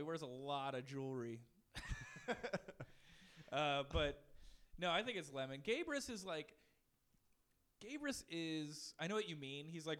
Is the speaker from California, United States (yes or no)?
yes; San Francisco, California, United States; now in New Jersey, United States; Well, I remember when I got to New Jersey from San Francisco, I stopped telling people soon that I was from San Francisco